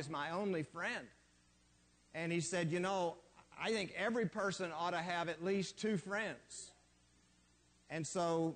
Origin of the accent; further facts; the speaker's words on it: Texas, United States; I am from West Texas. Every now and then it just sneaks out.